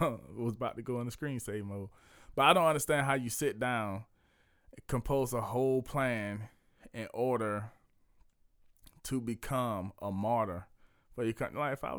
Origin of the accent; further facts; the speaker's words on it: Washington, United States; Yeah, that was the way we grew up in Washington.